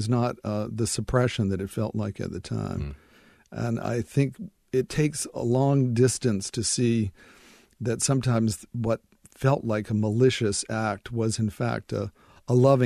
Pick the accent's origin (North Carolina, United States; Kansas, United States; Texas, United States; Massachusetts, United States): North Carolina, United States; Rocky Mount; I think I was the luckiest guy in the world in terms of winding up in a North Carolina town of 24,000 at the end of the great